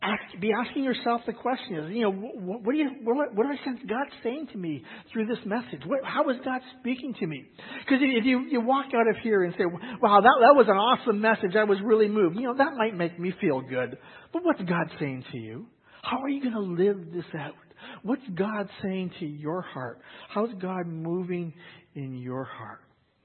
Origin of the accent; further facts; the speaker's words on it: Canada; because we're both from Canada